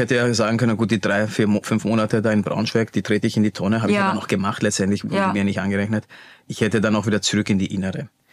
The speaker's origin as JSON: {"language": "German", "region": "Vienna", "country": "Austria", "tie": "born or raised there", "first_language": "German", "said": "ich bin ja in Wien aufgewachsen, für mich ist Deutsch Muttersprache."}